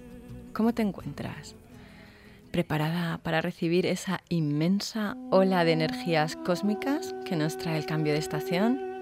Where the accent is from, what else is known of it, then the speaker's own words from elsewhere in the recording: Alicante, Valencian Community, Spain; Hace años hacía rituales para la noche de San Juan, como buena alicantina que soy